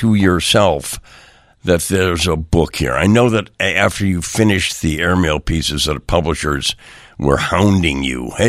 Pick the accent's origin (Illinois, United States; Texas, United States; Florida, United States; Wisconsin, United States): Illinois, United States; Chicago; I mean, I am from Chicago, but I certainly know the North Shore and have known people on the North Shore.